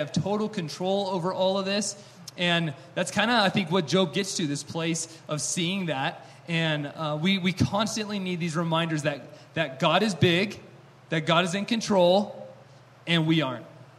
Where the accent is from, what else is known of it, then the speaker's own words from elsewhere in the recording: Tahoe, United States; I grew up here in Tahoe